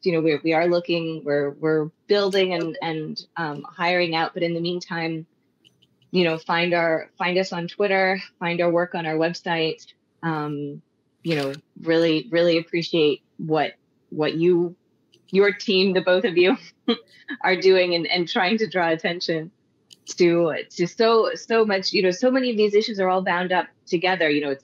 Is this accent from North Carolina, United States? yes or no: yes; Durham, North Carolina, United States; But no, I grew up in North Carolina.